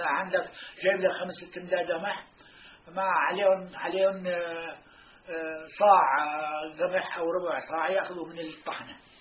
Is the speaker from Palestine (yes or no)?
yes; Zanghariya, Palestine; وانعزل عن الزنغرية، طلع من قريتنا على قرية ثانية تسمى السنينة من أجل البقر